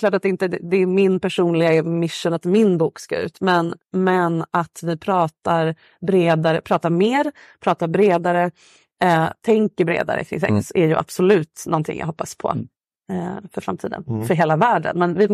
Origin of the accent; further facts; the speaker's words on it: Sweden; jag är svensk och har växt upp med rabbetsallad